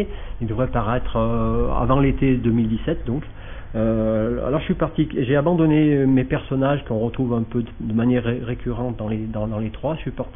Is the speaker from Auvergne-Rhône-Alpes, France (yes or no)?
yes; Saint-Étienne, Auvergne-Rhône-Alpes, France; Donc je suis originaire de Saint-Étienne, j'habite sur Montbrison